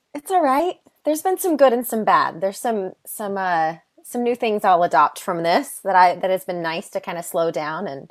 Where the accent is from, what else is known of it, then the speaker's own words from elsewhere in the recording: Arkansas, United States; also born or lived in Pensacola, United States / Iowa / Texas / Washington; now in New York City, United States; I was born in Pensacola, Florida, but I lived in Iowa, Texas, Washington State, and I went to all of junior high and high school in Arkansas.